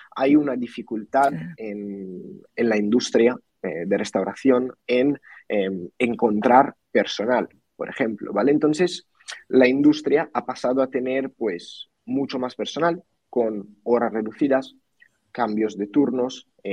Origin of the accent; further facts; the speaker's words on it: Italy; Spanish is a second language; also born or lived in Spain / Portugal; now in Ireland; soy italiano. ¿Vale? Uh-huh. Entonces, nacido y crecido, pero no mucho más, porque me fui muy pronto. Estuve en España, luego en Portugal